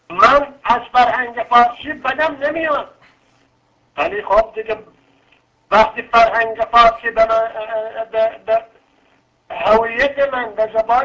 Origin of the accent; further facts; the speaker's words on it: Iran; حتی بگم بالاخره منم ایرانی هستم